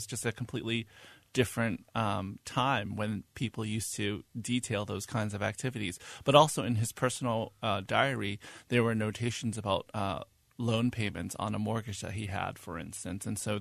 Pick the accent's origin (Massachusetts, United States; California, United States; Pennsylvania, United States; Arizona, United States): Massachusetts, United States; Boston; also born or lived in Hong Kong; I'm from Boston, Massachusetts, and I moved here from Hong Kong.